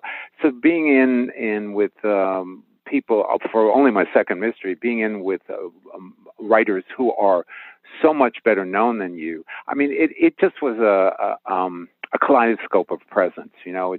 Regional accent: New York City, New York, United States; Well, you know, I grew up in New York City, so you have certain ideas of what would be success

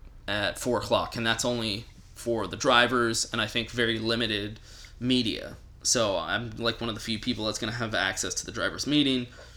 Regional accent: Raleigh, North Carolina, United States; born there; Yeah, most of my family's from there. Yeah, that's like almost all my grandparents live there.

